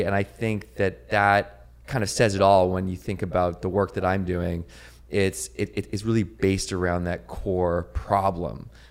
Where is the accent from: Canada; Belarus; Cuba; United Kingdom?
Canada; Victoria, British Columbia; now in Venice Beach, United States; Well, I grew up in Victoria, BC in Canada, and I've been living in Venice Beach for about 10 years.